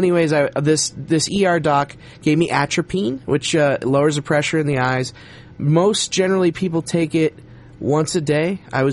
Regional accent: Roseburg, Oregon, United States; I went down to my hometown in Roseburg last Sunday

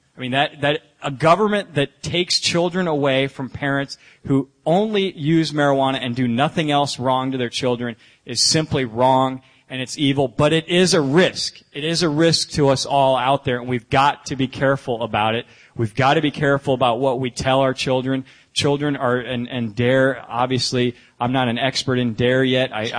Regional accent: Iowa, United States; I'm here as somebody who tried it when I was 14 years old, growing up in Iowa.

